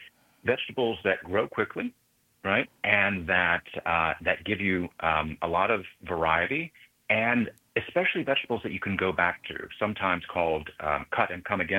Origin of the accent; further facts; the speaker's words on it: the South, United States; So I'm a Southerner.